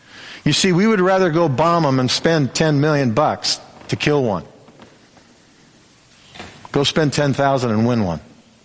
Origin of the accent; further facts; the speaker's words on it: United States; But I said, I want you to know, as an American, you're my friend.